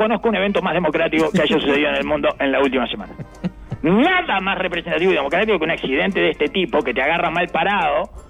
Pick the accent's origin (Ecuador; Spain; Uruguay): Uruguay; porque así somos los uruguayos, agradecidos